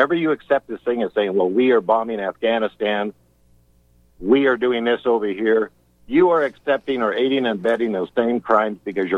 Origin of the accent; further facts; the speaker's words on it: Las Vegas, Nevada, United States; But I'm from Vegas originally, and I hung around with … My dad was a big casino manager there